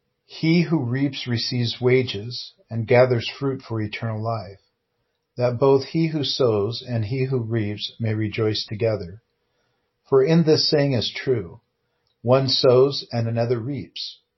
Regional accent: Seattle, Washington, United States; I was preaching in my hometown, Seattle, Washington, and I was out on the street there by Westlake Center.

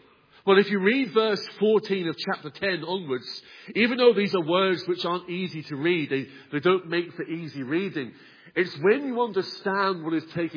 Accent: England, United Kingdom; now in Newtownards, United Kingdom; I know I'm an Englishman standing in the pulpit here in Newton-Arns

